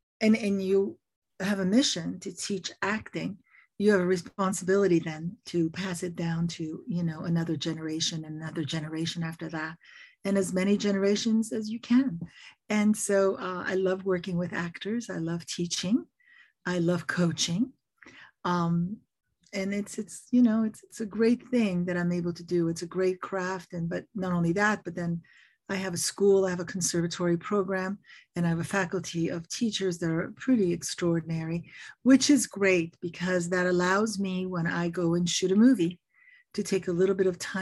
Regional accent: Paris, Île-de-France, France; Oh, well, you know, I grew up in Paris in France, and I was always reading lots of books

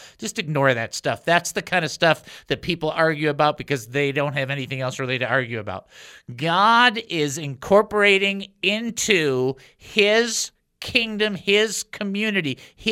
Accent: Michigan, United States; And I'm from Michigan, right?

